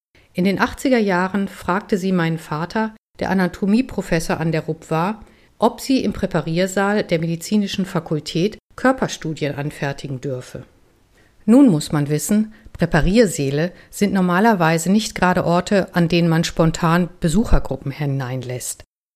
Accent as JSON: {"language": "German", "town": "Bochum", "region": "North Rhine-Westphalia", "country": "Germany", "tie": "born or raised there", "said": "Als Bochumer Gewächs geht dies sozusagen speziell an meine Bochumer Community."}